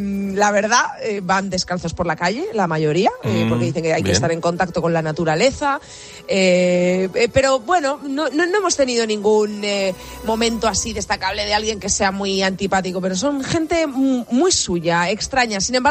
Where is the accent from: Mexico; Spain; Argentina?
Spain; como españoles que somos, queremos que gane España